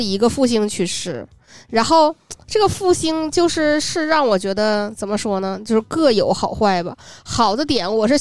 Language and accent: Chinese; Shenyang, Liaoning, China; 我是吃老沈阳鸡蛋饼长大的，我当然知道沈阳鸡蛋饼是啥样的